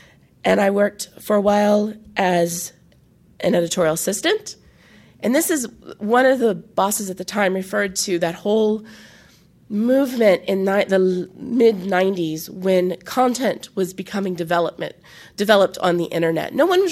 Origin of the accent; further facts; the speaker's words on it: Maryland, United States; And I said, "Well, I'm from Maryland. I'm going to move back to D.C.